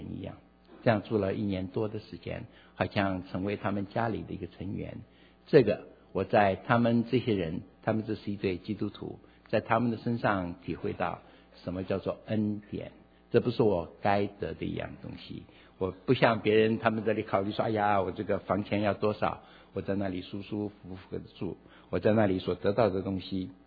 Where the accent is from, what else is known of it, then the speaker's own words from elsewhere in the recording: China; now in United States; 我是中国人，很多中国人，可是当时在美国很少